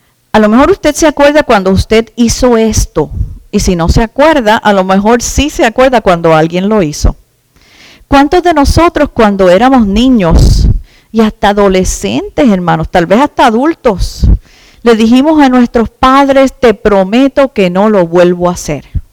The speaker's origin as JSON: {"language": "Spanish", "country": "Puerto Rico", "said": "Ya no se trata de que yo soy puertorriqueña. Ya a mí eso no me importa, que lo soy y a orgullo."}